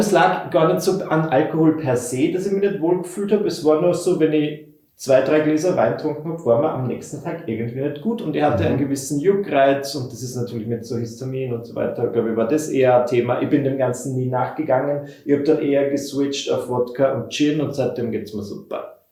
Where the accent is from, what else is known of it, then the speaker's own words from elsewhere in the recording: Burgenland, Austria; Ich wurde im Burgenland geboren, was auf jeden Fall eine Weinregion ist.